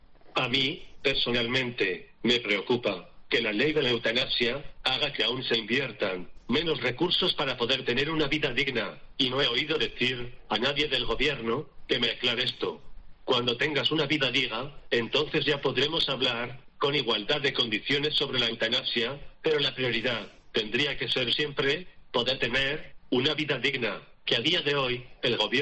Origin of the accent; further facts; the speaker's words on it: Catalonia, Spain; Yo, como catalán que soy, estoy harto del independentismo.